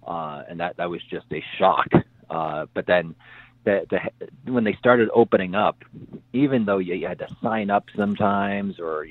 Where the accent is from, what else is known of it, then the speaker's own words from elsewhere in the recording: Chicago, Illinois, United States; I remember there were a couple priests at my parish where I was growing up outside the Chicago area there